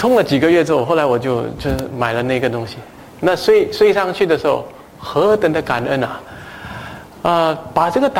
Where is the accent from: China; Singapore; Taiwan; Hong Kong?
Singapore; 就是我们新加坡人也是有这个弊病啊